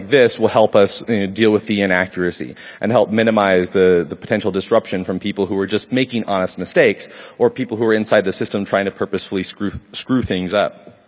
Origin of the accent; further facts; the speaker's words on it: Oakland, California, United States; a night of rioting that took place in my hometown in Oakland.